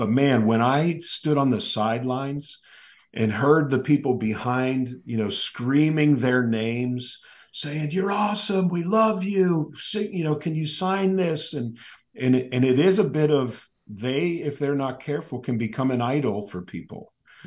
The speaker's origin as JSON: {"language": "English", "town": "Pittsburgh", "region": "Pennsylvania", "country": "United States", "tie": "born or raised there", "said": "just growing up in Pittsburgh, there is a bit of a, it is a religion"}